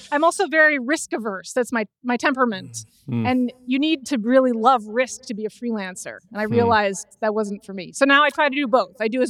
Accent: Glen Ellyn, Illinois, United States; I grew up about 20 miles west of Chicago in a town called Glen Ellen, Illinois. My childhood house is 2 miles from Wheaton Colleg

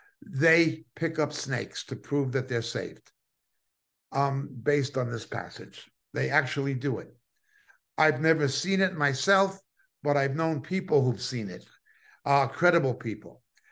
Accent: New York, United States; because I was from New York, because we used to joke back and forth like that.

